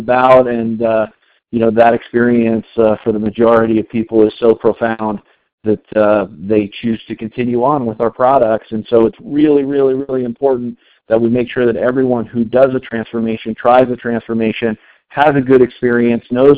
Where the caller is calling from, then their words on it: Colorado, United States; I'm calling in from Colorado tonight.